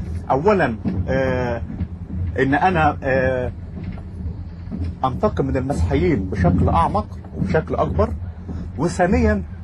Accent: Egypt; لكن عندنا في مصر أو في العالم الثالث عموما القطر مثلا يكون معاده الساعة 6 ممكن يجي الساعة 8.

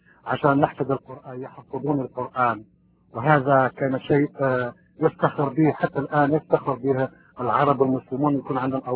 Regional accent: Morocco; انا مغربي ممكن اتحدث باللغة الدارجة المغربية اذا كانوا مغاربة في الروم، انا بعرف موجودين كثيرين. انا مغربي وكنت مسلما والان ابصر

